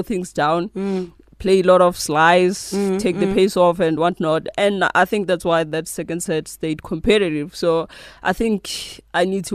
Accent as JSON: {"language": "English", "country": "South Africa", "said": "I take pride from just being a South African."}